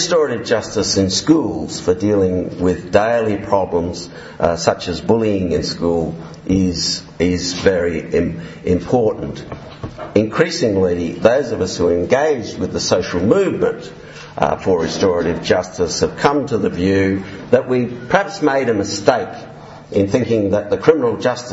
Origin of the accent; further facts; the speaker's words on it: Canberra, Australian Capital Territory, Australia; we've done a number of randomised controlled trials in my hometown in Canberra